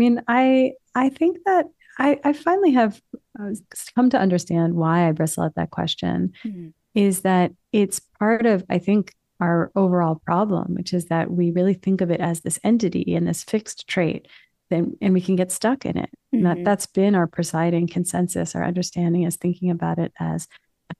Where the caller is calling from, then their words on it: New York City, New York, United States; New York City.